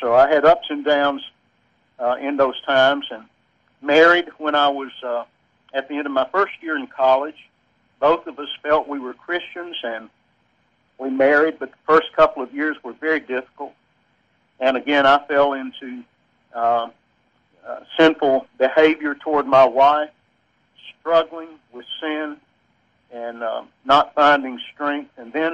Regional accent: Gadsden, Alabama, United States; And I was raised in Gadsden, Alabama, and attended First Baptist Church, which was a large kind of downtown church in Gadsden at that time

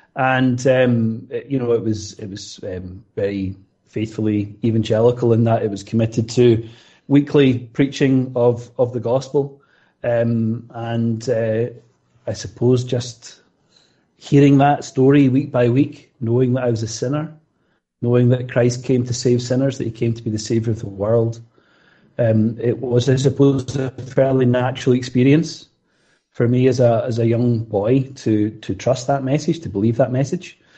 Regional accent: Scotland, United Kingdom; the church I grew up in Southwest Scotland.

